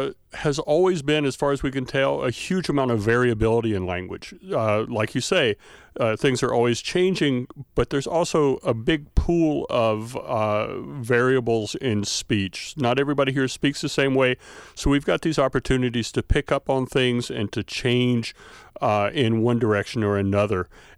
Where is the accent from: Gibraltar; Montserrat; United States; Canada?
United States; the South; accent: Southern; So I'm from the South, and you may hear it to some extent or other, have a Southern accent, but I also use different words. I use different pronouns. I say y'all instead of you for a plural.